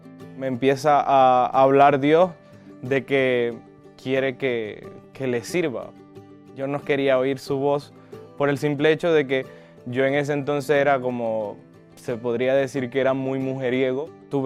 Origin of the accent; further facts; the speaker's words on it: Venezuela; vengo de Venezuela. Desde muy pequeño participaba en todo